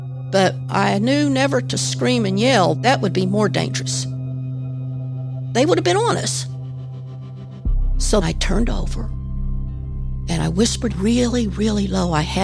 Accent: Kentucky, United States; I grew up in Eastern Kentucky. You either live in a holler or you live on a ridge. We lived on the ridge. A little two-room house with no running water.

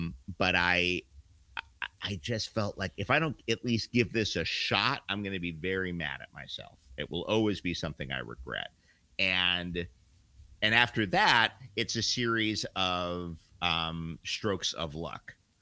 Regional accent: New York City, New York, United States; But the catch about growing up in New York City is that you see the downside of a career in the arts, or not the downside, but you see how hard it can be.

